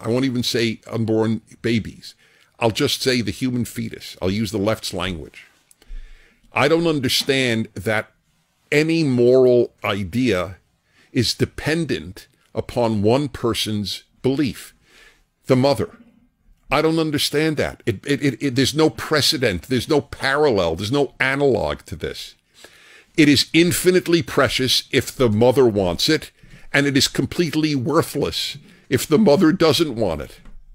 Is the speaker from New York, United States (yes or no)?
yes; New York, United States; born there; I was born in New York, a Jew, and went to Columbia.